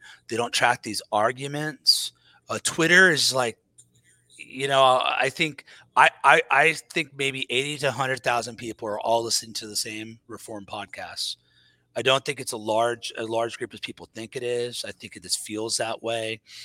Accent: Kansas City, Missouri, United States; I am from Kansas City, Missouri. So I grew up where it's beans and meat, man.

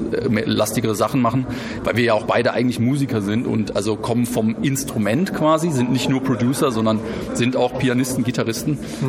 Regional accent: Baden-Württemberg, Germany; Wir kommen ja ein bisschen aus einer anderen Ecke von Deutschland. Wir kommen aus Heidelberg und Mannheim.

